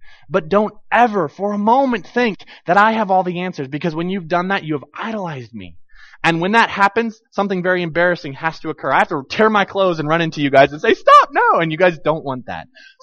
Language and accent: English; Watertown, United States; I was from Watertown, the school I was at, so coolest thing we had was Walmart.